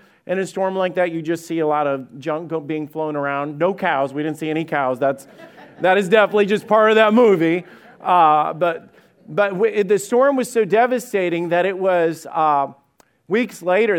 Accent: Alabama, United States; And I didn't grow up in Ohio. Actually, I grew up in Alabama.

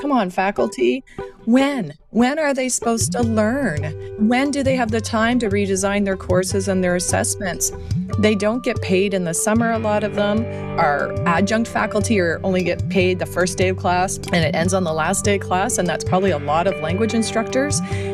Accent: Ontario, Canada; I am a Canadian born and raised, so spent 30 years of my life in Canada, in Ontario.

